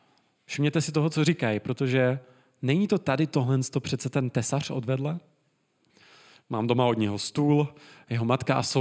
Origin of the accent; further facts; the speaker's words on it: Šumperk, Olomouc Region, Czechia; Asi jako kdybych já možná šel do Šumperka, odkud pocházím